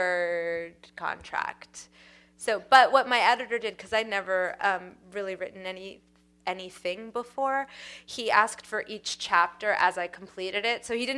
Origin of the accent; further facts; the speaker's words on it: Lexington, Massachusetts, United States; Oh, where did I grow up? I grew up in Massachusetts. I grew up in Lexington, Massachusetts.